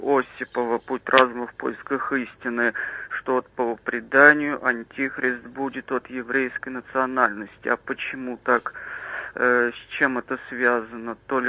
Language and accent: Russian; Moscow, Russia; я москвич.